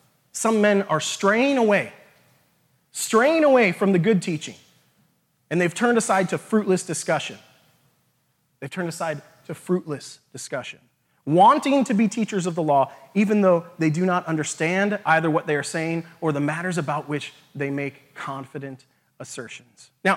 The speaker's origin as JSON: {"language": "English", "town": "Las Vegas", "region": "Nevada", "country": "United States", "said": "I'm from Las Vegas, okay?"}